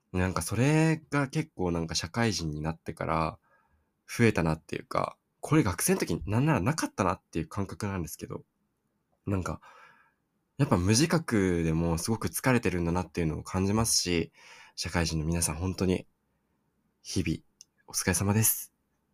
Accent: Sapporo, Hokkaido, Japan; 地元の札幌に帰っておりました

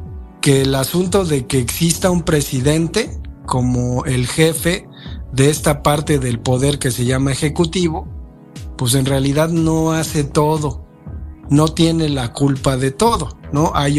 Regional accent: Mexico; en box los mexicanos sí somos chingones

